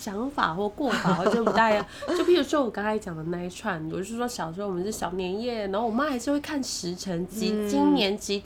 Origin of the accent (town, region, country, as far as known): Taiwan